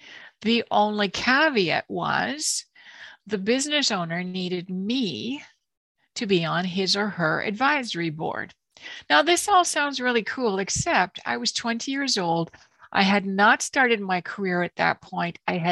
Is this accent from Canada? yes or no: yes; Canada; So I am Canadian. I am your Canuck guest. I was born in a little tiny town of 10,000.